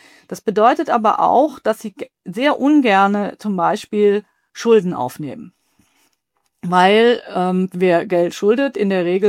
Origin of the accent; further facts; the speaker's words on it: Baden-Württemberg, Germany; Ich komme aus der Region, ursprünglich mal aus dem Schwabenland, da sind ja sehr viele Mittelständler zu Hause.